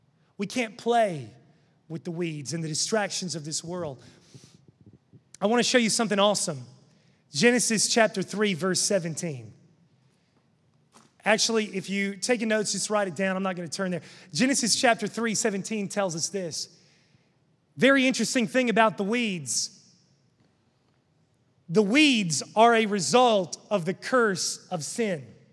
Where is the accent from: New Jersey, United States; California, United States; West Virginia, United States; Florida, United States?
West Virginia, United States; I grew up in West Virginia mowing 5 yards with a push lawnmower, and we parked the riding one in the garage because my dad thought he'd make a man out of me.